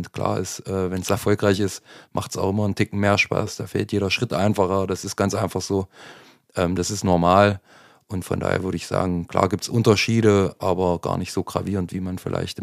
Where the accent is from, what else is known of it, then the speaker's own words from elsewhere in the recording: Niederorschel, Thuringia, Germany; also born or lived in Leinefelde; Ja, grundsätzlich bin ich ja in Leinfelde geboren, in Niederorsche aufgewachsen.